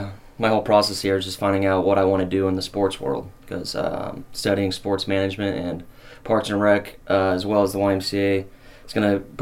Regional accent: Columbia, Missouri, United States; Columbia / Boonville area.

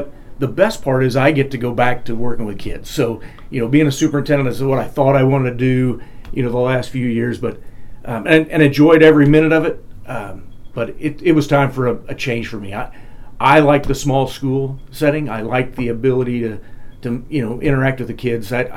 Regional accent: Fulton, Missouri, United States; I'm originally from Fulton, Missouri as a kid. Grew up, went to Lincoln University, got into education as a math teacher in Kansas. And I've been in Kansas the last 31 years.

